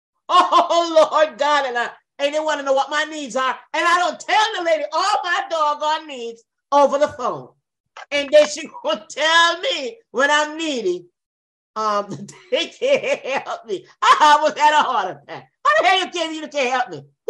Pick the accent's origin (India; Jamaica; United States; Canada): Jamaica; Oh, yeah, because I'm from Jamaica.